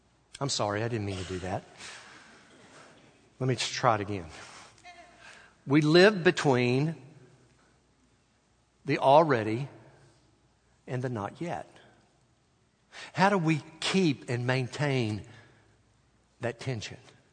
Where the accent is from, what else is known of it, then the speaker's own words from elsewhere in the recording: Little Rock, Arkansas, United States; We grew up in Little Rock, moved down here for graduate school, went back for 4 years to serve a church.